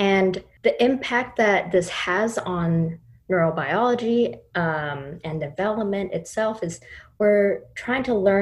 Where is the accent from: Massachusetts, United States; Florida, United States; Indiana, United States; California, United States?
California, United States; Oakland; because I grew up in Oakland, California, and I grew up a few miles away from where Black Panthers were founded